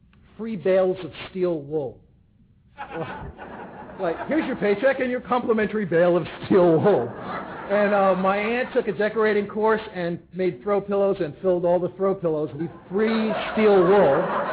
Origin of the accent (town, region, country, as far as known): New York City, New York, United States; born or raised there